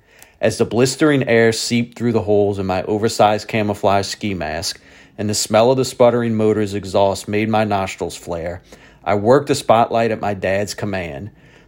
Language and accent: English; Louisiana, United States; Born and raised in South Louisiana. That's the setting that's in the book. And grew up hunting and fishing, fishing mostly as a young boy with my dad.